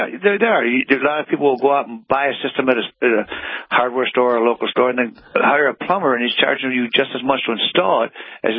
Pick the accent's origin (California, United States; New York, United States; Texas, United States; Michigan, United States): Michigan, United States; I'm from Michigan, so back 35 years ago, I had an opportunity to go to work at Ford Motor, like many people did, or work at a water purification company.